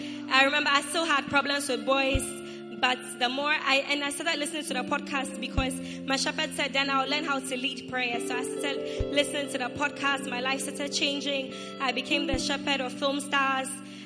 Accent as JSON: {"language": "English", "country": "Ghana", "tie": "born or raised there", "said": "And so I was an ordinary half-co girl who was growing up in Ghana."}